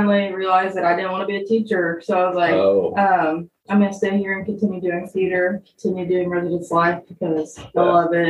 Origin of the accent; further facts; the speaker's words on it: Kansas City, Missouri, United States; I'm from the Superior Kansas City, Kansas City, Missouri.